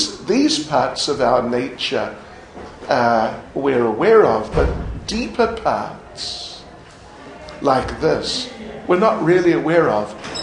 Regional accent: New Zealand; now in England; In fact, I joined our movement in England, actually, although I'm from New Zealand. And that was back in January 1973.

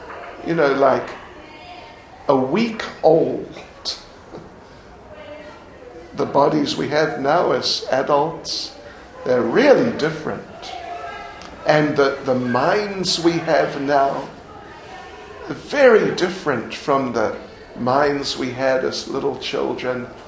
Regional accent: New Zealand; now in England; In fact, I joined our movement in England, actually, although I'm from New Zealand. And that was back in January 1973.

